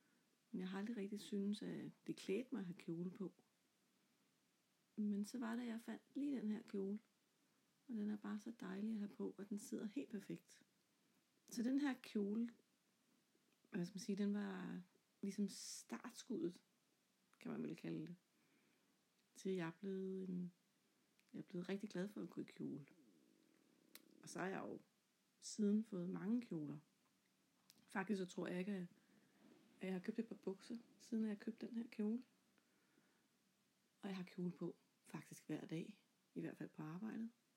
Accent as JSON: {"language": "Danish", "town": "Tisvilde", "region": "Capital Region of Denmark", "country": "Denmark", "tie": "born or raised there", "said": "Jeg er født og opvokset i Tisvilde, som ligger i Nordsjælland, og jeg bor stadigvæk her i Tisvilde i et gammelt hus sammen med min mand og vores to drenge på 20 år."}